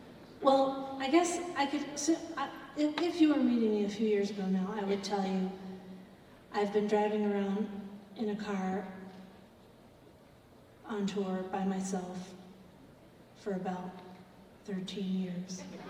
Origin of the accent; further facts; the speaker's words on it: New York City, New York, United States; also born or lived in Manhattan; I'm from New York City. I grew up in. Yeah, it's good, kind of. I grew up in Manhattan and now I live in Brooklyn